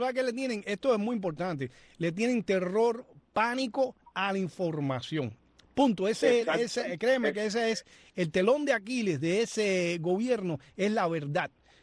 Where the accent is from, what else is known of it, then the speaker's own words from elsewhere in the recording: Cuba; nosotros como cubanos